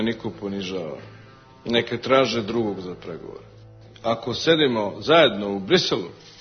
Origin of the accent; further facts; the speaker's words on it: Kosovo; born there; Meni koji sam rođen na Kosovu